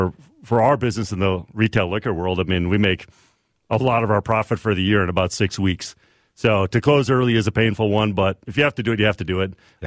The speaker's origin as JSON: {"language": "English", "town": "Redwood Falls", "region": "Minnesota", "country": "United States", "tie": "born or raised there", "also_born_or_lived": "Milwaukee / Chicago", "said": "Yeah, I grew up in Redwood Falls, southwest Minnesota. Small town, 4,000 people if you're not familiar with it."}